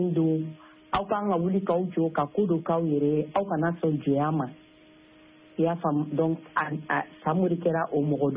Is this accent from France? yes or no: no; Mali